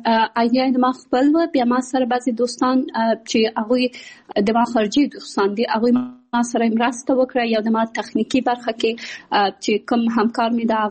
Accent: Kabul, Afghanistan; born there; also born or lived in Pakistan; د ملیحې اکادمي بنسټ ایښودونکی یم. زه په کابل کې زیږیدلې یم او خپل ابتدایي تعلیمات مې په پاکستان کې کړی او بیا ثانوي او بیرته پوهنتون مې په کابل کې ویلی ده.

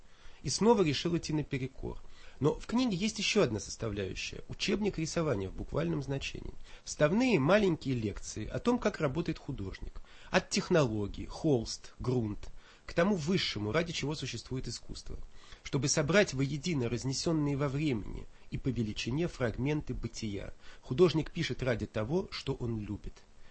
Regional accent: Moscow, Russia; я коренной москвич, с горечью и болью за свой город

